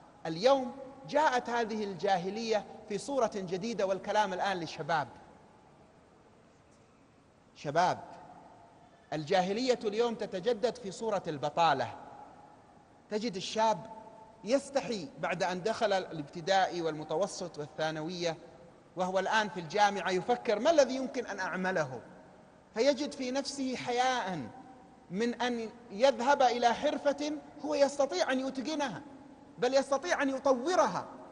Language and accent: Arabic; Yemen; عندنا في اليمن في جهات الشمال اليمن يقولون المزاينة